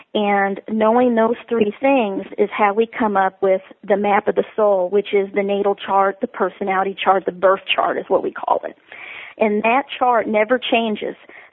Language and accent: English; Missouri, United States; born there; my husband and I are both born on the same day, August 26th, but he was born in Iowa, I was born in Missouri.